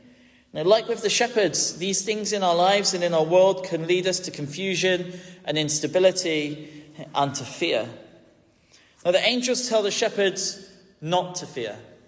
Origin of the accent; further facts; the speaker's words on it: Gloucester, South West England, United Kingdom; now in Plymouth, United Kingdom; my hometown of Gloucester. Gloucester sits a little bit more in the valley. Where I live on the edge of Plymouth